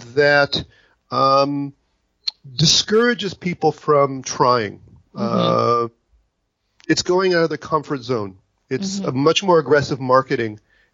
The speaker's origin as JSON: {"language": "English", "country": "United States", "tie": "born or raised there", "also_born_or_lived": "France", "lives_now": "Israel", "said": "My father's American. I grew up in the United States. My mother is French. I lived there for a short period of time. And I've lived 30 years in Israel."}